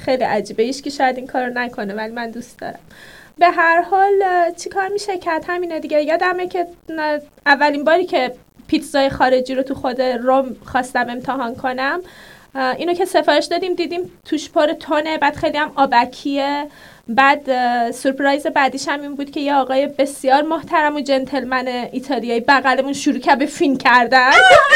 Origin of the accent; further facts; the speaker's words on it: Rasht, Gilan, Iran; حالا تو که میدونی من شمالی هستم، رشتی هستم،